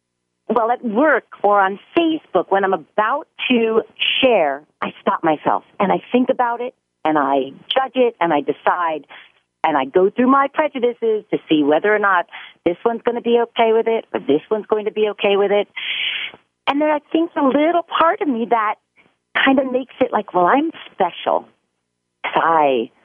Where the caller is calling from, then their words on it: California, United States; California.